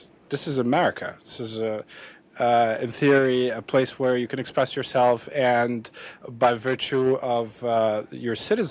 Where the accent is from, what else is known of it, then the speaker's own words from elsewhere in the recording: Syria; I grew up in Syria, where the leader, Assad, aside from meeting him personally, I was meeting him actually every day in my copybook and my classroom